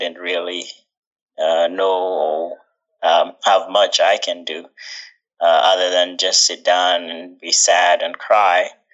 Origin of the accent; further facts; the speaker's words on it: Uganda; I was born and raised in Uganda.